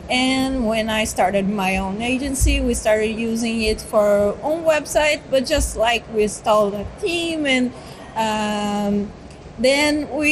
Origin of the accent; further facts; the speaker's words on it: São Paulo, Brazil; English is a second language; I am from Brazil, São Paulo, and I am one of the organizers of WordCamp São Paulo.